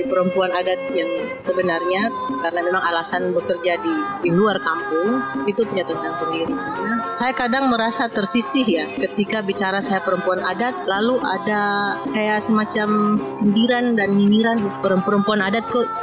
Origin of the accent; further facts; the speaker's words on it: Toro, Central Sulawesi, Indonesia; saya orang Toro. Saya orang Atatoro, tetap tidak akan hilang itu. Karena dimanapun saya berada, saya tetap menggunakan bahasa saya ketika bertemu dengan orang yang sesuku dengan saya. Bahasa Kulawi, bahasanya bahasa Kulawi Moma. Yang dipakai orang Atatoro